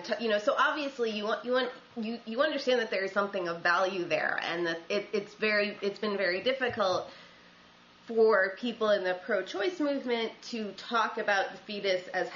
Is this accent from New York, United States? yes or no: yes; Buffalo, New York, United States; because I grew up in Buffalo, where the clinics came under siege when I was in high school.